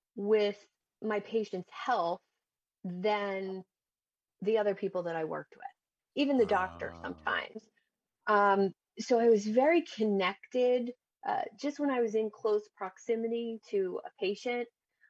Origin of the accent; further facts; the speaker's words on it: New Jersey, United States; In South Jersey.